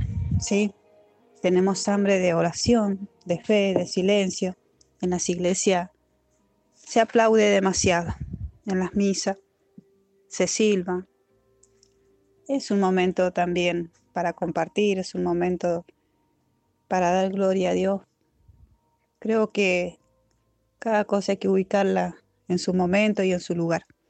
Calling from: Mendoza, Argentina; de Mendoza

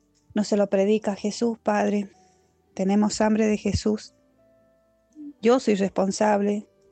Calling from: Mendoza, Argentina; de Mendoza

